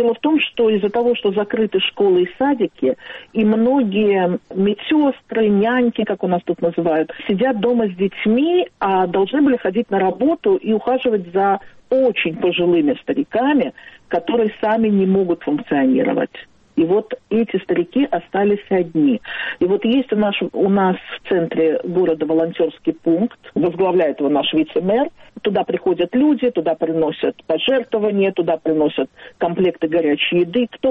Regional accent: Baku, Azerbaijan; now in Ashkelon, Israel; Я из Баку, да, я из Баку.

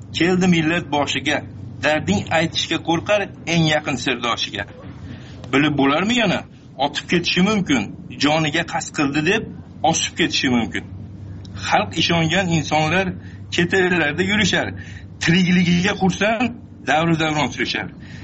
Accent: Andijan Region, Uzbekistan; men ham o'zim Andijonlikman.

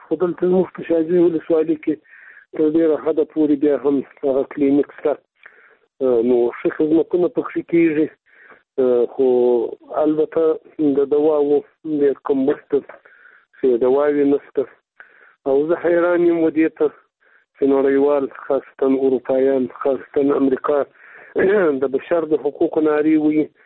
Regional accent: Afghanistan; ځکه چې موږ د افغانستان خلک یو

